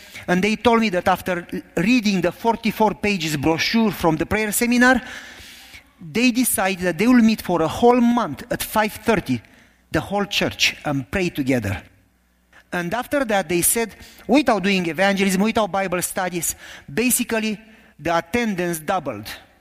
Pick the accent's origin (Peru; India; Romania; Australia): Romania; accent: Romanian; English is a second language; now in United States; This is not a Canada accent, it's not Kentucky. This is Romanian accent, it's worse.